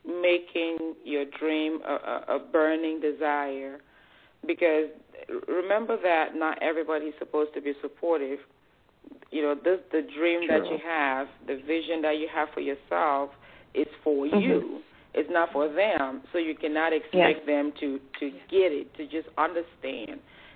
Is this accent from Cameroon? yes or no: yes; Cameroon; now in United States; I'm from Cameroon in Africa, and I had this big dream of coming to America.